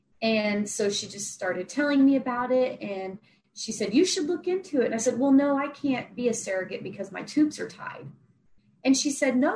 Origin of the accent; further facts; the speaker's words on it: Oklahoma, United States; born there; And my dad is from India and my mom is American. So I was born in Oklahoma and I still live in Oklahoma.